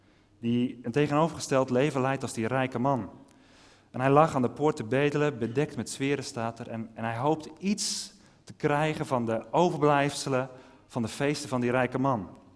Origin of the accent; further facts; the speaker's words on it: Netherlands; Zo'n bekend verhaal waarvan wij als Nederlanders er ook wel een paar hebben.